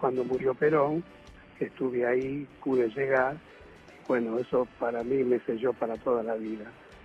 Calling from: San Fernando, Buenos Aires Province, Argentina; de San Fernando.

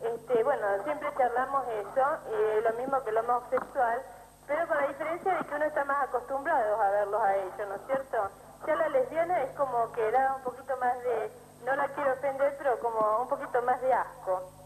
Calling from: Rosario, Santa Fe, Argentina; Hola, sí, soy de Rosario.

